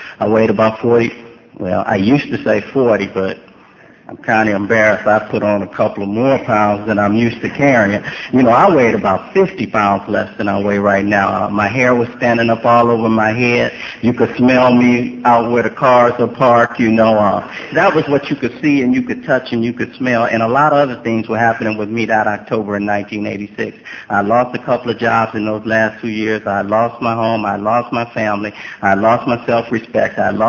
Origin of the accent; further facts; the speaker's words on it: Los Angeles, California, United States; Real briefly, I come from South Central LA, and I come from a rather large family, and we didn't have a lot of money, you know.